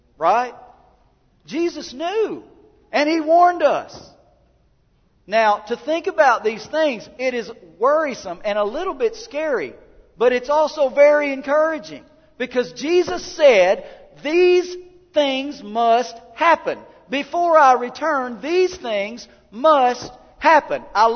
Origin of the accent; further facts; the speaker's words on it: Des Arc, Arkansas, United States; And I moved away from Des Arc, Arkansas, and met people who didn't go to church.